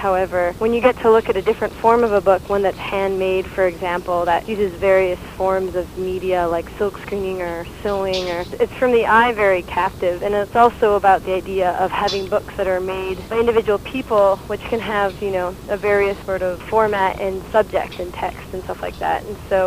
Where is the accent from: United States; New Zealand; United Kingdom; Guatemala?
United States; Virginia; I'm 23 years old. I'm from Virginia